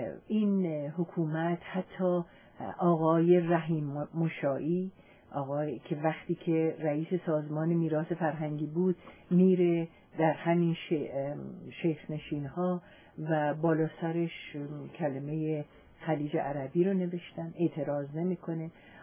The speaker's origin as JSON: {"language": "Persian", "country": "Iran", "said": "من به عنوان یک ایرانی همیشه معترض بودم"}